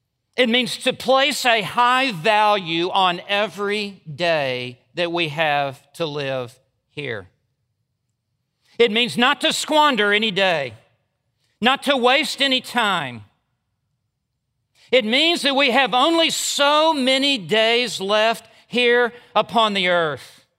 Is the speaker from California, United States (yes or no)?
no; Memphis, Tennessee, United States; I remember when I went off to college, I grew up in Memphis, Tennessee. I went to college at Texas Tech University